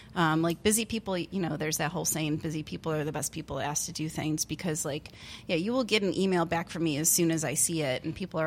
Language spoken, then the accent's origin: English; Buffalo, New York, United States; now in New York City, United States; You know, I grew up in Buffalo, New York, happy.